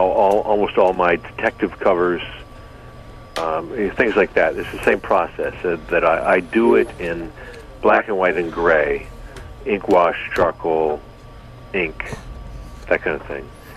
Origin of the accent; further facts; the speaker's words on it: Seattle, Washington, United States; Or for me, I grew up in Seattle, but it was a drugstore that was on the way home from school, right?